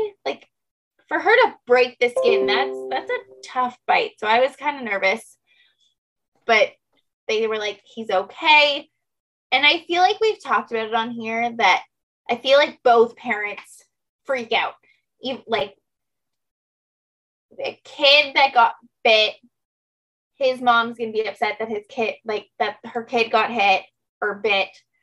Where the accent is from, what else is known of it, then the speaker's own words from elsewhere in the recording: Windsor, Ontario, Canada; So pretty much American Thanksgiving just in Canada.